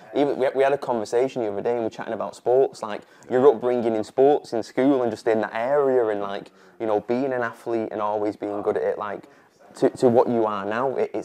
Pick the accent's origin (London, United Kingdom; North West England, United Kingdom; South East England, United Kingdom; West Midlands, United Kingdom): North West England, United Kingdom; Manchester; obviously me growing up in North Manchester, you think of South Manchester and you think, wow, it's ages away.